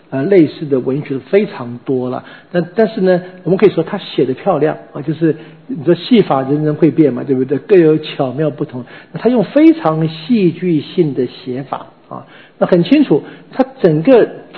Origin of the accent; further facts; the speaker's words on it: Taiwan; 说我们台湾话说怎么样